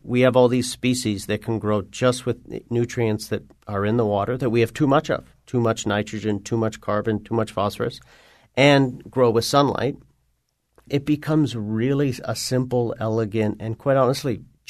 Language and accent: English; Newfoundland and Labrador, Canada; So I grew up in Newfoundland. My parents were from Connecticut and New York, and they went up during the war. They were draft dodgers. And I grew up in a little fishing village, fishermen's co-op